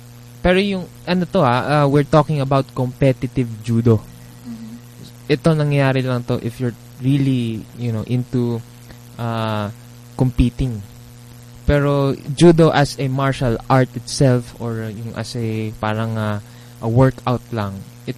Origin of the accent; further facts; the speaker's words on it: Japan; lumaki ako sa Japan.